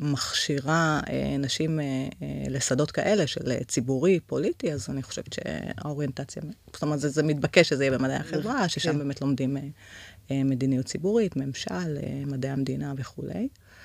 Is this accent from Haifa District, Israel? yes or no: yes; Krayot, Haifa District, Israel; born there; ונולדתי בקריות. אני בוגרת תואר שני כאן של אוניברסיטת תל אביב במדיניות ציבורית. התואר ראשון עשיתי באוניברסיטת חיפה. זהו, גרה בראשון לציון, אמא לשתי בנות.